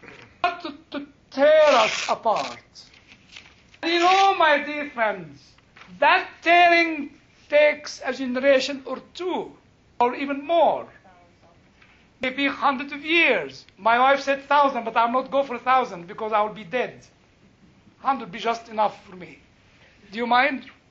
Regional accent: United Kingdom; I'm British, you know.

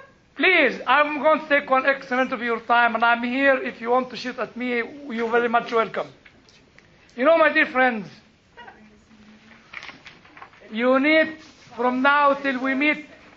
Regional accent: United States; I'm an American guy.

